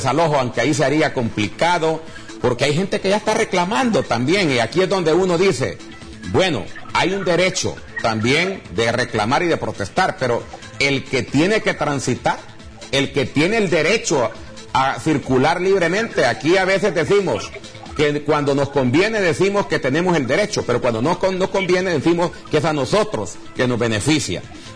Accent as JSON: {"language": "Spanish", "country": "Honduras", "said": "porque como hondureños estamos preocupados por este problema"}